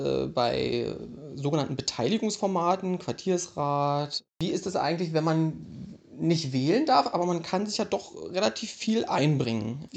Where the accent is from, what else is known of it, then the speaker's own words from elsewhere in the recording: East Germany, Germany; born there; ich komme ja bin in Ostdeutschland geboren